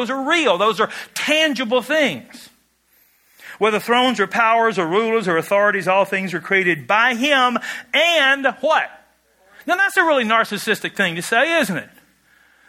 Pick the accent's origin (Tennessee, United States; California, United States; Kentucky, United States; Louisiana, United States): Kentucky, United States; I know this sounds weird because I'm from Kentucky. We're, you know, from Barron County.